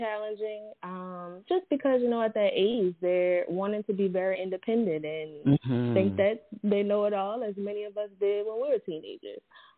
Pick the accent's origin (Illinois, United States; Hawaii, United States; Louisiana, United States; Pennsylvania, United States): Louisiana, United States; New Orleans; So I am from New Orleans, Louisiana. You may hear my accent come out a little bit during this conversation.